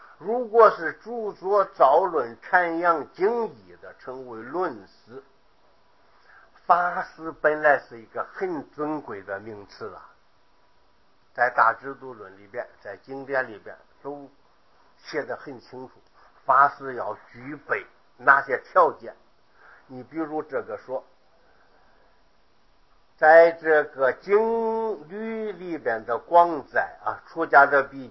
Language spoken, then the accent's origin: Chinese; China; 那么经在我们中国人来说非常神圣，非常隆重